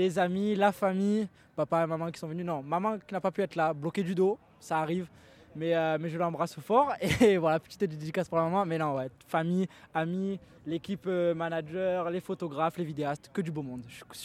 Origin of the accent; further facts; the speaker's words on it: Martigues, Provence-Alpes-Côte d'Azur, France; accent: Martigues/Marseille accent; De Martigues, Martigues, la petite Venise provençale.